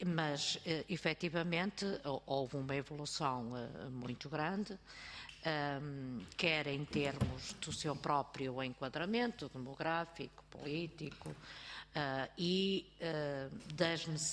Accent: interior, Portugal; numa região como de onde eu sou oriunda, que é o interior do país

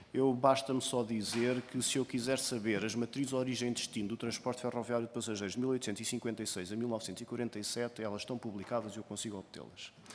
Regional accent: Caldas da Rainha, Centro, Portugal; born there; eu que nasci nas Caldas da Rainha

